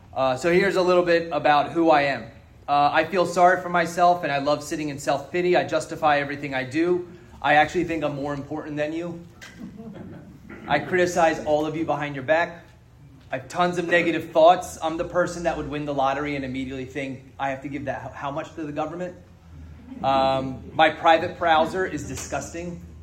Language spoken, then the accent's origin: English; Philadelphia, Pennsylvania, United States; born there; So I was born in Philadelphia, and I had a kind of a picture-perfect family.